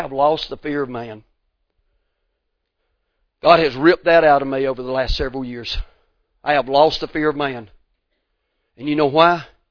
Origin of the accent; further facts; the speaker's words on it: Georgia, United States; can laugh at us from being from West Georgia. They can laugh at us because I used to wish that I could change my accent because I don't like to hear myself talk because I'm like, golly, I sound like a redneck hillbilly.